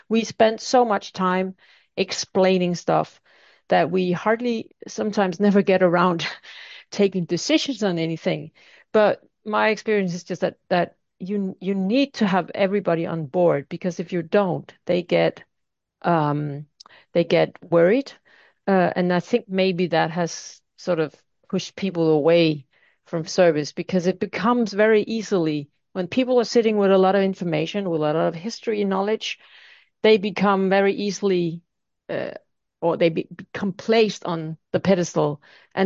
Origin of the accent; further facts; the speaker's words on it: Denmark; English is a second language; coming from Denmark, English is not my native tongue